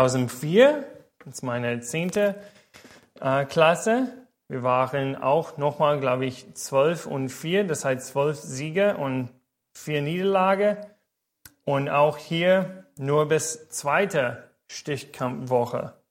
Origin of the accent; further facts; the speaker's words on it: Indianapolis, Indiana, United States; now in Germany; Das ist, wie ihr seht, Indiana. Das ist ein Bild von der Hauptstadt Indianapolis, wo ich geboren und großgewachsen bin.